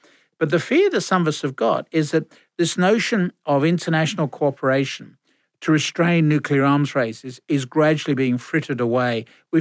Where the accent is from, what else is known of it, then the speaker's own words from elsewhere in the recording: England, United Kingdom; speaking as an Englishman